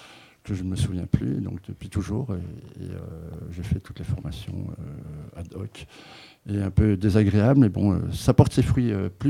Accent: Brussels, Brussels-Capital Region, Belgium; now in France; Comme je viens de Bruxelles, j'ai une éducation musicale plus anglo-saxonne que francophone. Donc quand je suis arrivé en France en 2004

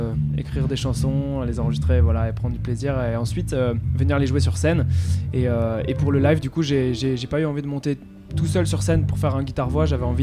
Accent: Brittany, France; j'ai hésité à écrire en breton aussi, comme je suis breton

